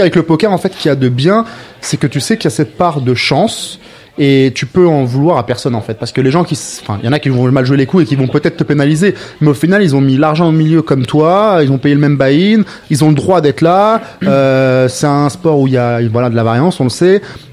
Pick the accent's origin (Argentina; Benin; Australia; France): France; qui voit que je suis français